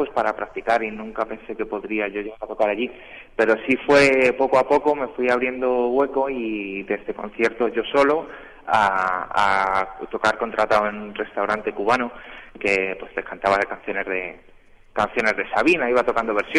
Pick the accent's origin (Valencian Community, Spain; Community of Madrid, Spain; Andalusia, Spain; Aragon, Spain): Community of Madrid, Spain; Madrid; Yo soy de Madrid, soy nacido en Madrid, de familia de Cuenca, de Alcarria, pero nacido en Madrid, he vivido siempre aquí.